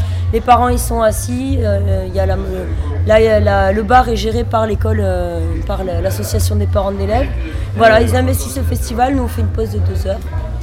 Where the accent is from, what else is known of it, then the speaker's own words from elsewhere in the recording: Occitanie, France; now in Toulouse, France; Moi je suis pas du Gers, je suis de Toulouse depuis 15 ans, même si je suis de l'Aude avant. Et je connais pas ça dans mon département d'origine.